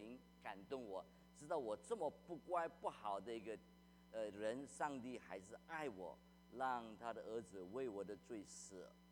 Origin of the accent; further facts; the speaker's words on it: Malaysia; 因为在马来西亚这背景，因为我是华侨。我们都带了我们的宗教、我们的偶像、我们的祖宗的拜拜的东西，是小时候都是拜偶像、拜祖宗的。